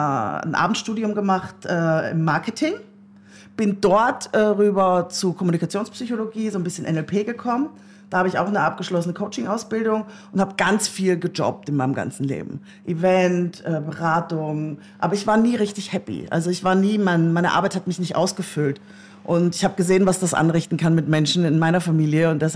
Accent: Styria, Austria; moved away as an adult; now in Hamburg, Germany; Ich komme aus Österreich, ich bin aufgewachsen in der Südsteiermark, hab da dann noch die Matura gemacht, also das Abitur, und dann bin ich aber sofort nach Hamburg abgehauen.

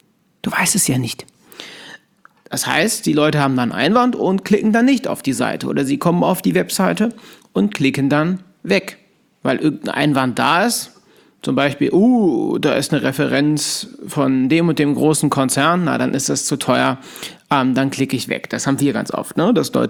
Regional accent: Cologne, North Rhine-Westphalia, Germany; now in Aachen, Germany; Ich komme eigentlich aus Köln, aber mein Office, mein Büro, mein Institut für Verkaufspsychologie, was ich gegründet habe, ist in der wunderschönen Kaiserstadt Aachen.

